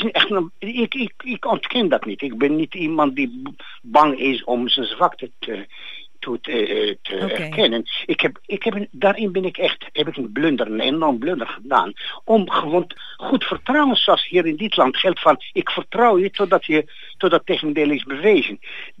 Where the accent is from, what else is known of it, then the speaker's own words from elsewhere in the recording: Israel; now in Netherlands; Ik kom uit Israël hier naartoe.